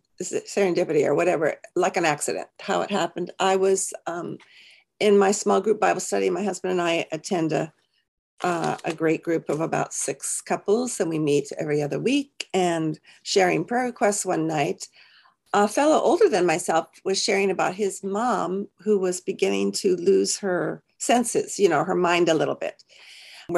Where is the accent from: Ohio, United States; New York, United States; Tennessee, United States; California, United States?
California, United States; Well, I'm from Central California, Central Coast of California.